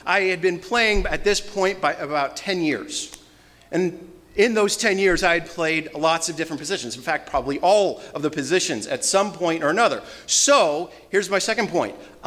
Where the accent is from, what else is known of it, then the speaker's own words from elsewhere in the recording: Florida, United States; And I was raised in Florida.